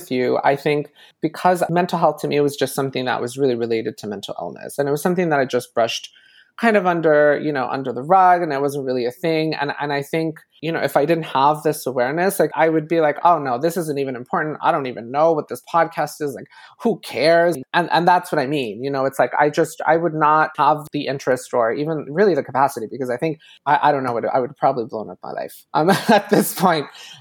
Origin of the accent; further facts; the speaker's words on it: Mexico City, Mexico; also born or lived in Chicago, United States; now in Canada; I was born in Mexico City. Both my parents are Mexican. I grew up between Canada and Mexico. I recently moved back to Canada, actually. I was living in Chicago for about 6 years. And so now I split my time between Montreal and Matane, here in the province of Quebec.